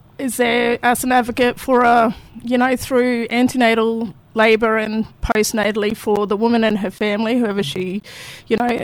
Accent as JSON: {"language": "English", "town": "Mareeba", "region": "Queensland", "country": "Australia", "said": "So we're from Mareeba. So I'm Mullaridgee mob. Got a grandma from Yiriganji mob, Kokomini tribe, and also South Sea Islander."}